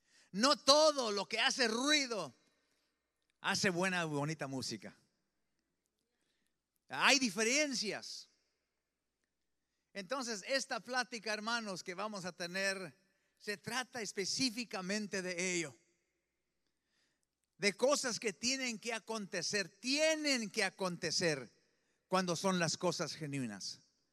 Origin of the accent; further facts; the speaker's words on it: Mexico; Sí se dice, ¿verdad que sí, hermano? Nosotros somos latinos mexicanos. Aquí se habla así.